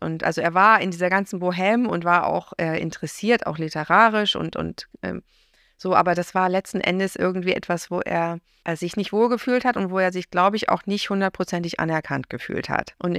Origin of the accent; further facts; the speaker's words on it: Bremen, Germany; Also ich bin in Bremen aufgewachsen, aber als wir klein waren, waren wir jedes Wochenende hier